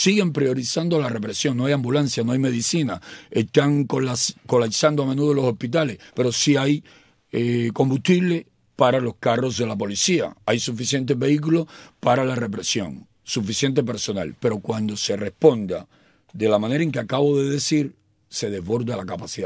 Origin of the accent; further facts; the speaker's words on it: Cuba; Ese es mi mensaje a mi pueblo dentro y en el exilio, en la diáspora cubana.